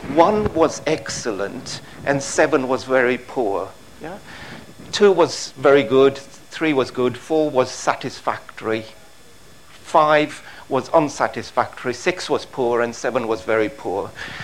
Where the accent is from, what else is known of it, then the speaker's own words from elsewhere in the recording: Kenya; born there; moved away; I'm Indian in origin. My family came from India, but I was born in Kenya in East Africa. My father was born there as well, because my grandfather had moved there many, many years ago.